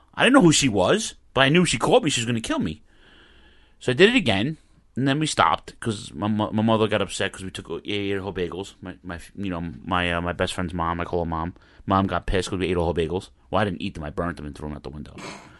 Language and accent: English; New York, United States; I grew up in Queens, around the Brooklyn border, everybody knows.